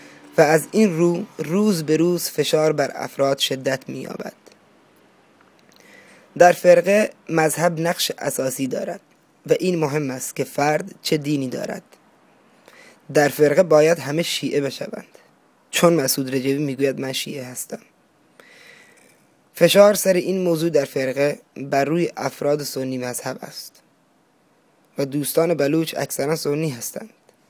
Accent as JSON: {"language": "Persian", "town": "Saravan", "region": "Sistan and Baluchestan", "country": "Iran", "tie": "born or raised there", "said": "بچه سرابان، همزبان و همخون هستم با شما عزیزان."}